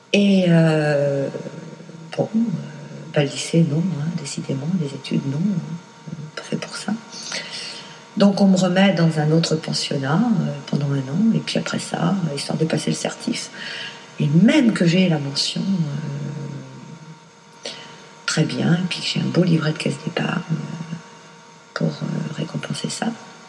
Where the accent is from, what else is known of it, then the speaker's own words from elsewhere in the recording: Paris, Île-de-France, France; born there; Donc je suis née dans le Faubourg Saint-Denis, tu vois le style.